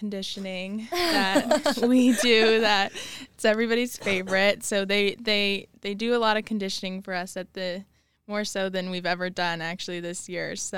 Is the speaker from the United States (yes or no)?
no; Australia; born there; I was born in Australia.